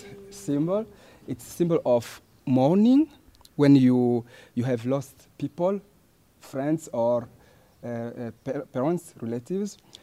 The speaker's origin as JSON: {"language": "English", "country": "DR Congo", "second_language": "English", "lives_now": "Italy", "said": "I'm 44 years. I'm Italian from Congo, former Zaire, so in the center of Africa."}